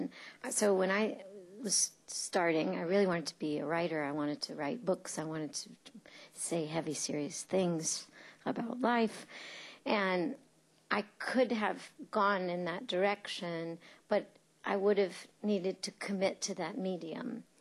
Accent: North Carolina, United States; I'm from North Carolina, and North Carolina was a very, very particular place in time when I was growing up.

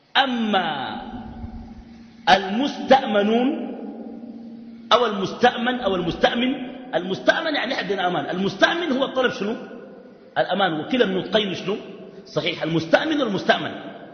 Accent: Sudan; ولكن الجمهور عندنا في السودان ناس الإستاذ

